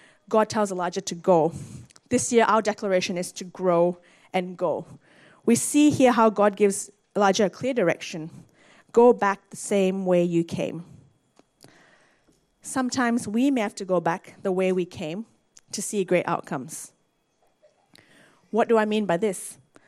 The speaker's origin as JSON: {"language": "English", "country": "Malaysia", "tie": "born or raised there", "said": "the society that I grew up in Malaysia, which is very performance-based or very performance-focused"}